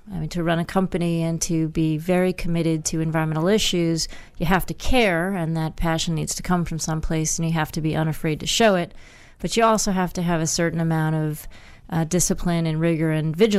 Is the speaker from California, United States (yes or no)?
no; Hastings-on-Hudson, New York, United States; I was a young lass traipsing the hills and streams in my hometown of Hastings on Hudson, New York, on the Hudson River.